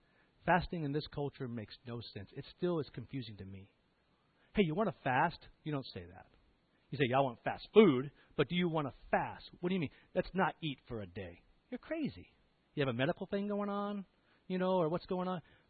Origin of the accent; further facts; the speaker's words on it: East Coast, United States; my dad was in the Navy, and we grew up on the East Coast up until we were about 10, and my brother was 12.